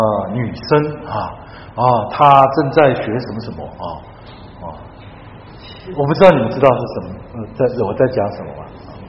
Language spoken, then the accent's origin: Chinese; Chengdu, Sichuan, China; 在我是来自四川嘛，在成都嘛